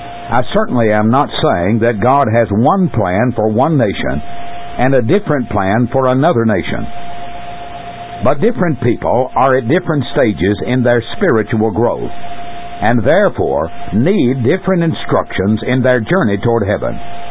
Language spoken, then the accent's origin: English; Portland, Tennessee, United States; As I grew up in the Corinth Church of Christ at Portland, Tennessee